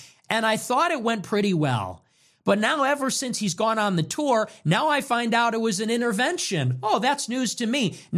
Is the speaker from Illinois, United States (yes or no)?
yes; Chicago, Illinois, United States; I know I'm from Chicago. We're not two-faced here in Chicago.